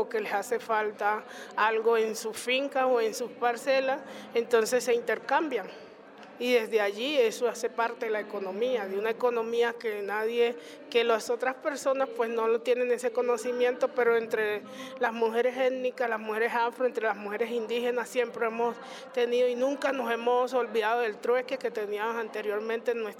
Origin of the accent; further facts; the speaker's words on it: Nóvita, Chocó, Colombia; born there; nací en Novita, Chocó.